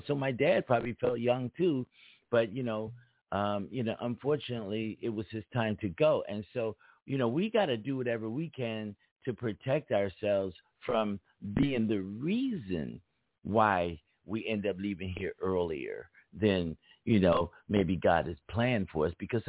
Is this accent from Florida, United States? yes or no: no; California, United States; also born or lived in Philadelphia, United States; I speak differently because I'm from two different places. I'm from California and from Philadelphia, East Coast and the West Coast.